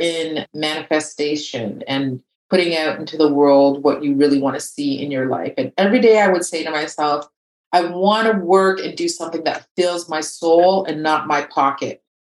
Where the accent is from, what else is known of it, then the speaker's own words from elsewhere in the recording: Toronto, Ontario, Canada; moved away as an adult; now in Quebec City, Canada; So I feel like I moved to Quebec City about almost 8 years ago now. I cannot believe that. I'm originally from Toronto, Ontario. I was born and raised there.